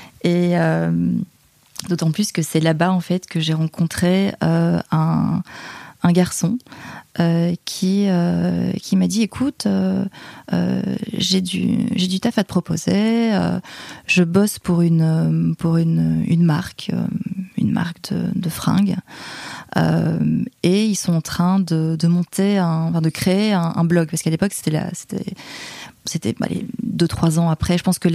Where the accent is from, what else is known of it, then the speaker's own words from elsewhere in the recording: Liège, Wallonia, Belgium; il connaissait bien Liège et il avait entendu dire que je venais de Liège